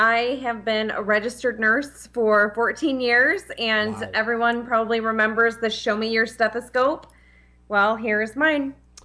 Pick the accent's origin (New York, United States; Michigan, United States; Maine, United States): Michigan, United States; Monroe; She's actually from my hometown of Monroe. She lives five minutes from me.